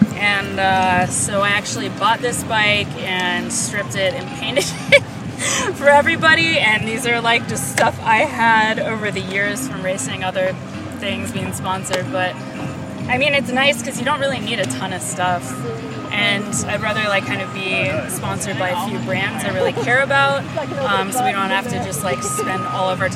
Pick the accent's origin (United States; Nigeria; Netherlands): Netherlands; English is a second language; I'm from the Netherlands